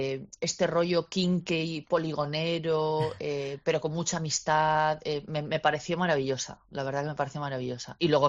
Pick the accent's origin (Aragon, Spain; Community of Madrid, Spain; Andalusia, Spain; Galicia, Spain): Aragon, Spain; Zaragoza; es que yo soy muy terca, como buena zaragozana.